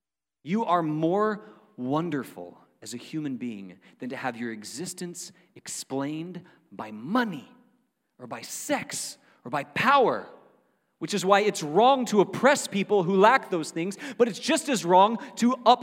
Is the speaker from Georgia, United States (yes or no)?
no; Panama City Beach, Florida, United States; I grew up in Panama City Beach, Florida. It's basically the same thing.